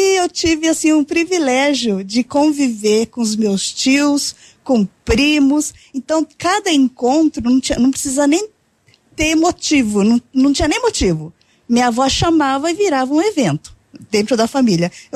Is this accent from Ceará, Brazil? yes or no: no; Londrina, Paraná, Brazil; born there; Eu sou nascida em Londrina.